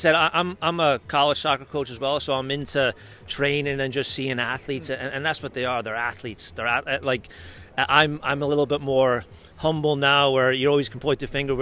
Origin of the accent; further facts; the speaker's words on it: New York, United States; growing up in New York and going watching Mayo, being a fan of Mayo and watching all the games, I always took up Gaelic pretty naturally.